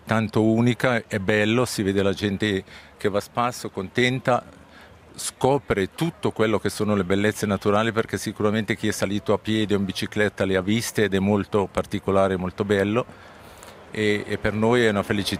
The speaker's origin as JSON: {"language": "Italian", "town": "Castaneda", "region": "Grisons", "country": "Switzerland", "tie": "born there", "said": "Io sono nato, sono un calanchino, sono nato a Castaneda e vivo a Santa Maria dal 96"}